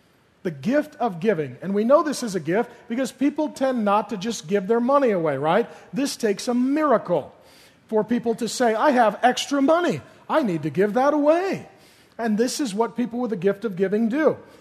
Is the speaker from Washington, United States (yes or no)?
yes; SeaTac, Washington, United States; I grew up in SeaTac, and we had some really lean, hard times.